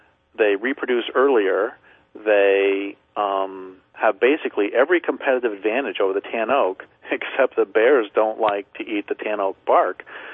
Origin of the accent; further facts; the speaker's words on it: Colorado, United States; moved away; and I grew up in Colorado, and I guess I didn't realize how very much I loved trees until I left the Great Plains State.